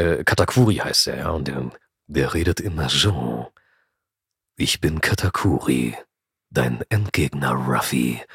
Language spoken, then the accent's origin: German; Germany; zu Hause haben wir Griechisch gesprochen, spreche auch akzentfreies Griechisch, also wie Native quasi, und Deutsch, klar ist klar, ich bin in Deutschland geboren und groß geworden